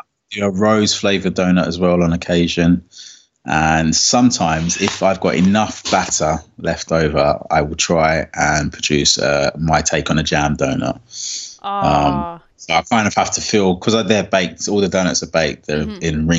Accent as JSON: {"language": "English", "town": "Plumstead", "region": "London", "country": "United Kingdom", "tie": "born or raised there", "said": "So I've got the Plumstead Pantry in my hometown at the moment, which is Plumstead's."}